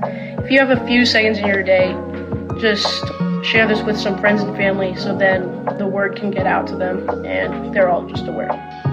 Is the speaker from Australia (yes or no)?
no; Overland Park, Kansas, United States; I'm 13 years old. I was born in Overland Park, Kansas, and I'm going to be going into 8th grade this year.